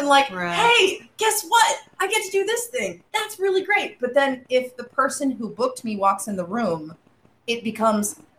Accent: New York, United States; I moved out of state to go to college and realized how proud I was to be from New York.

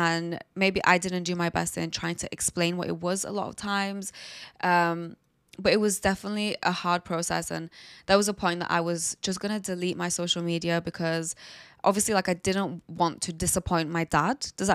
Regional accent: Duhok, Kurdistan Region, Iraq; And especially coming from a small town, Duhok. Like, I'm from Duhok. I'm not from Slemani or Hewlett, which are like very big cities in Kurdistan. I'm kind of like from a place that's a little bit more traditional.

